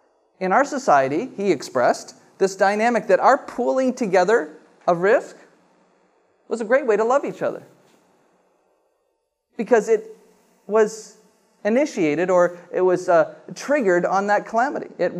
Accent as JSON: {"language": "English", "country": "Canada", "said": "I know I feel pretty good as a Canadian"}